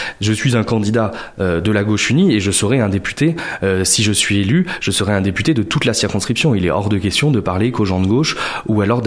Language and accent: French; Rochefort, Nouvelle-Aquitaine, France; je viens de Rochefort, je suis né dans un quartier qui s'appelle Libération, qui est un quartier populaire.